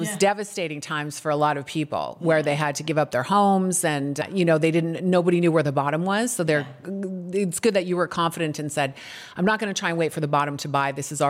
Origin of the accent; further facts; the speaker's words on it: Canada; now in Arizona, United States; Well, I'm a Canadian citizen and I built my business by helping Canadians purchase here.